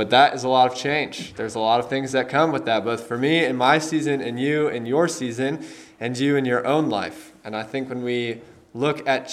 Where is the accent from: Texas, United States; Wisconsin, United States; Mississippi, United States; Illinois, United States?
Illinois, United States; Chicago; I grew up in Chicago, and so I have seen and driven in snow before